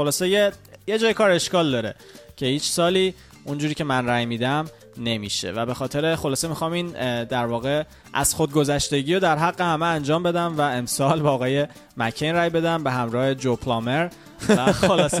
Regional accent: Iran; now in United States; از وقتی که ما از ایران اومدیم

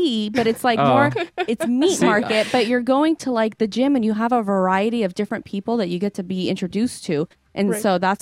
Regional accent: United States; I grew up with sports. I grew up here in America and I have a huge passion.

